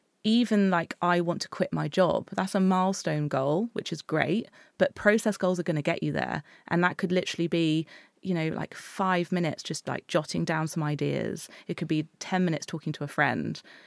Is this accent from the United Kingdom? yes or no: yes; Exeter, South West England, United Kingdom; And I think for me, I feel very, very lucky, because I grew up in Exeter.